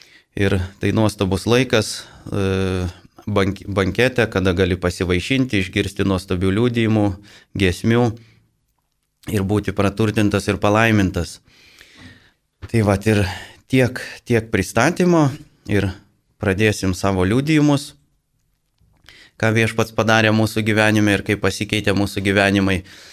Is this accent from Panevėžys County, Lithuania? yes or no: no; Vilnius, Vilnius County, Lithuania; Šiandien studija iš Vilniaus, veiklių žmonių bendrijos laida Dievas gydo. Ir mes vilniečiai